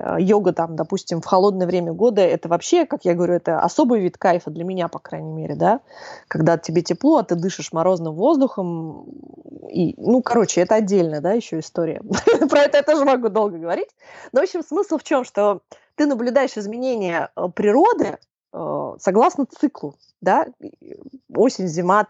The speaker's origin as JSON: {"language": "Russian", "region": "Moscow", "country": "Russia", "tie": "born or raised there", "said": "Я городской житель, я выросла в Москве, родилась, выросла в Москве. Я прожила всю жизнь в квартирах"}